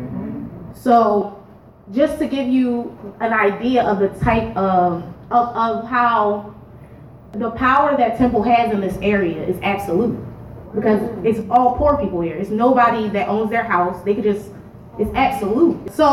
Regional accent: Philadelphia, Pennsylvania, United States; Like, y'all know where Strawberry Mansion is in Philadelphia?

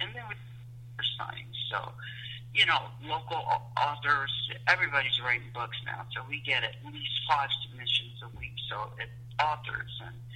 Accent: Georgia, United States; And also, growing up in Georgia in the South, I never saw any depiction of anybody that looked like me in a book.

